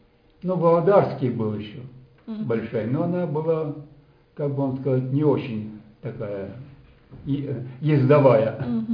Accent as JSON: {"language": "Russian", "town": "Sablino", "region": "Leningrad Oblast", "country": "Russia", "tie": "born or raised there", "also_born_or_lived": "Saint Petersburg", "said": "Родился я в Ленинграде. Привезли меня 10-месячного в Саблино на дачу."}